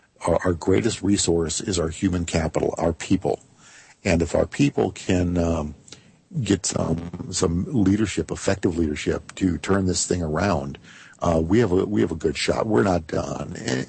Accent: United States; my first responsibility as an American is to my fellow countrymen and to my country.

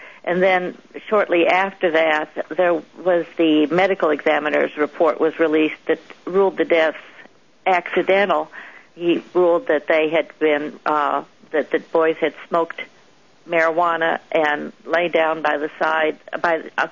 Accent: Colorado, United States; also born or lived in Chicago; now in Arkansas, United States; No, I was born in Chicago and I grew up in Colorado.

